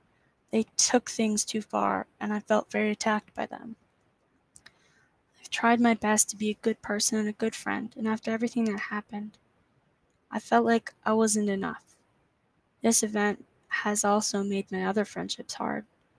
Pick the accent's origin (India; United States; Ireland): United States; Idaho; I'm from North Idaho.